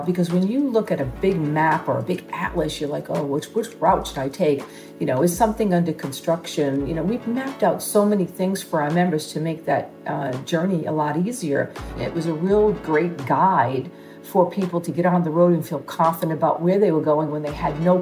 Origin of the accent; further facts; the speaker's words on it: Florida, United States; Even when I'm in my home state of Florida now and I have to go someplace I don't know